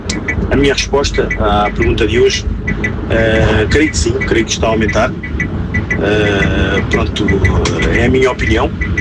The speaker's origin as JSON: {"language": "Portuguese", "country": "Portugal", "tie": "born or raised there", "said": "eu nasci lá, nasci em Portugal, formei-me em Portugal, fiz serviço militar"}